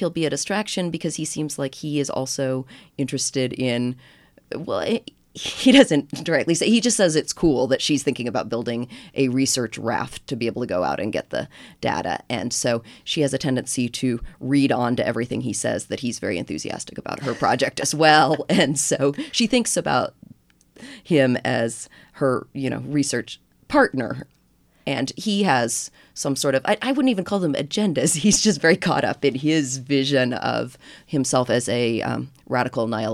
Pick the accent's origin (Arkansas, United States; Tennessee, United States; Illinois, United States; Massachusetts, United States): Arkansas, United States; I actually saw those two elements together a lot growing up in the Ozark Mountains of Arkansas